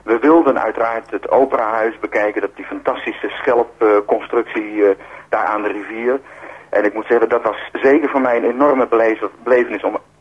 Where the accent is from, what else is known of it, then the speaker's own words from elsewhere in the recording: Netherlands; Want je hebt als Nederlander toch een bepaald beeld van Australië.